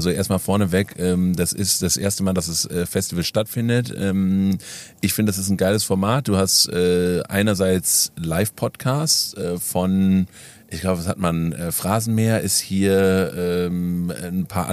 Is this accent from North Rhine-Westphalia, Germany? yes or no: yes; North Rhine-Westphalia, Germany; Ich bin ja auch aus NRW hier, also es ist schon deutschlandweit vertreten.